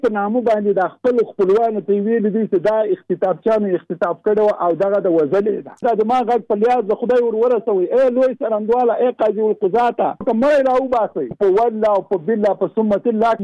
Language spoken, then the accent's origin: Pashto; Jalalabad, Nangarhar, Afghanistan; زه د جلال آباد